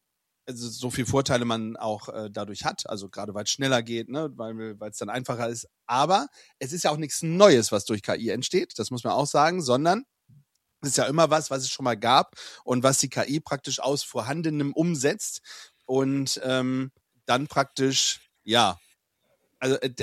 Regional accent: East Germany, Germany; born there; Klar, ich bin im Osten geboren

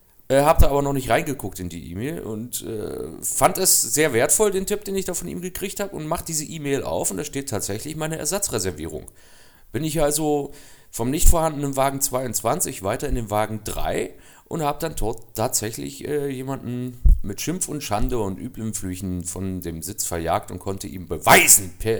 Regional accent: East Germany, Germany; weil ich hier als Ostdeutscher in der nordrhein-westfälischen Landeshauptstadt standesgemäß empfangen wurde.

